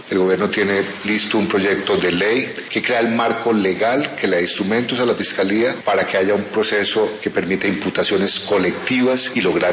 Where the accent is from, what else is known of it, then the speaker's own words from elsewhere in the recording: Colombia; como un colombiano que no perderá la esperanza